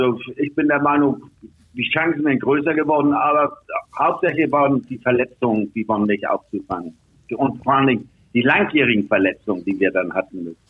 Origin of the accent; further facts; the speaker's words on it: Hamburg, Germany; Ich meine, ich als Hamburger war, ich spielte ja bei BU vorher